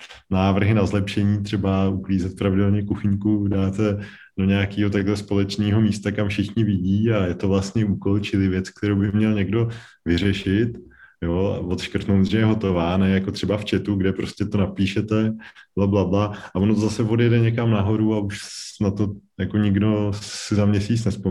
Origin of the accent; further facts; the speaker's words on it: Nymburk, Central Bohemian Region, Czechia; now in Prague, Czechia; Teď jsem z Prahy, jsem teda na plavenina, no už usazení na po 10 letech, ale jsem z Nymburka a na univerzitu jsem teda chodil do Pardubic